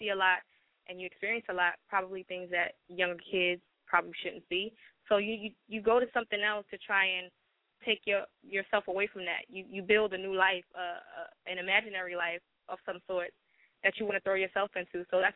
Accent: Brooklyn, New York, United States; I'm from all over. but I was born in Brooklyn, New York.

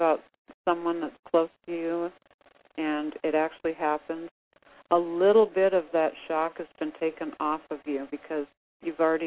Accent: Denver, Colorado, United States; born there; now in McCall, United States; I was born in Denver, and it snowed all the time there. Now I'm in McCall, Idaho, and it can even snow in the summer.

